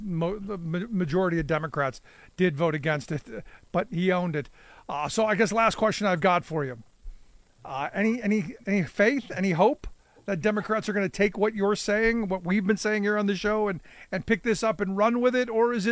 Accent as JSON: {"language": "English", "town": "Cleveland", "region": "Ohio", "country": "United States", "tie": "born or raised there", "said": "Look, I grew up in Cleveland. I witnessed deindustrialization happen."}